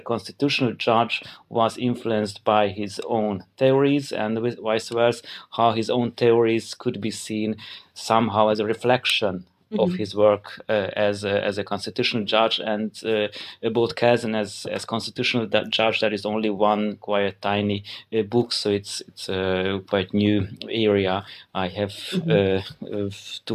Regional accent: Hungary; English is a second language; But I'm from Hungary, so a bit complicated. I studied law in Budapest and in Munich

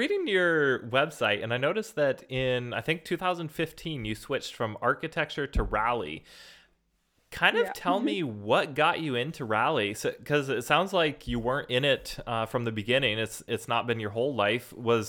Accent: United States; now in Reykjavik, Iceland

